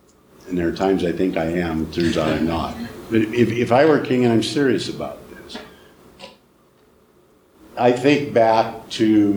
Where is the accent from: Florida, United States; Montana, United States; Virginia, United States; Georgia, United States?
Montana, United States; Butte; I was born and raised in Butte.